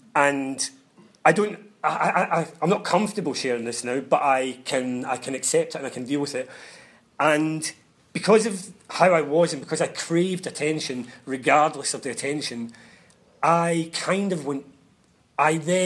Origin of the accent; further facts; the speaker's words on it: Glasgow, Scotland, United Kingdom; I come from Glasgow. I was born in Glasgow.